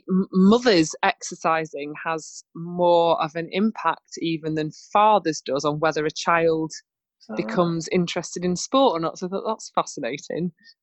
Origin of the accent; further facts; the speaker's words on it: Chesterfield, East Midlands, United Kingdom; I grew up in Chesterfield, so not that far from here.